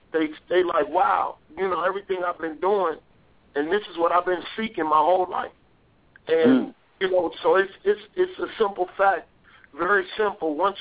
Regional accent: East Palo Alto, California, United States; I grew up in California

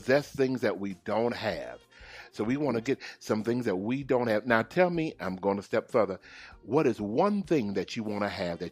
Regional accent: Texas, United States; Now, you know, Texas is my home. That's my home state.

